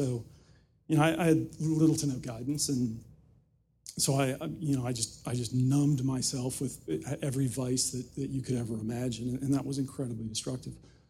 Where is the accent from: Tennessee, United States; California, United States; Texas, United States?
Tennessee, United States; Nashville; Okay, so just by way of background, I grew up in Nashville, Tennessee. And this was well before Nashville was cool.